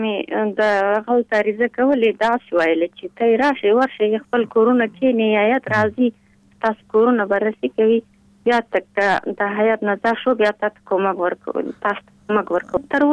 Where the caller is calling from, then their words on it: Pul-e Khumri, Baghlan, Afghanistan; د پلخمري.